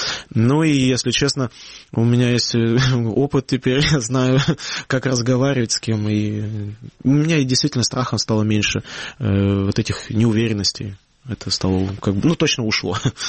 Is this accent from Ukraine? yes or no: yes; Yevpatoria, Crimea, Ukraine; евпаторийский, я крымский украинец.